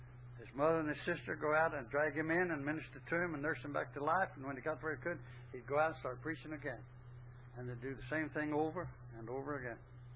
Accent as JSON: {"language": "English", "region": "Texas", "country": "United States", "said": "I'm from Texas."}